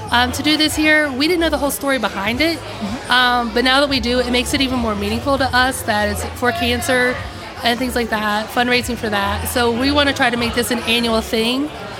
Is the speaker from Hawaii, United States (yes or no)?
no; Killeen, Texas, United States; Near Fort Cavazos.